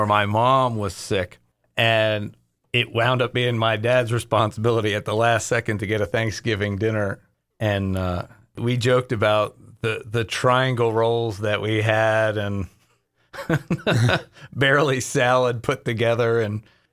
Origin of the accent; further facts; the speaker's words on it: Westfield, New Jersey, United States; In New Jersey, my hometown of Westfield, that homecoming was a bonfire on Wednesday night.